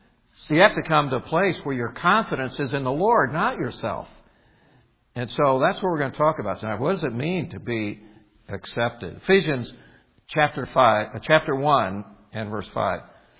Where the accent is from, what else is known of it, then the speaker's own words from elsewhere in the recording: Indiana, United States; But I'm from Indiana. That explains a lot about that.